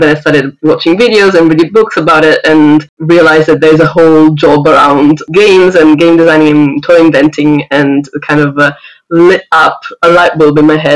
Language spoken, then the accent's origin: English; Rome, Lazio, Italy; English is a second language; moved away as an adult; also born or lived in New Zealand; I am from Rome, Italy.